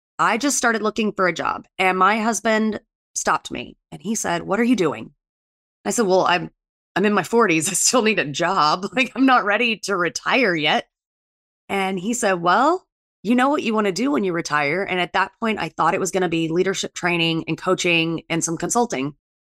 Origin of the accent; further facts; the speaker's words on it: Atlanta, Georgia, United States; But I was from Atlanta, and Georgia Tech had a great idea to build their department.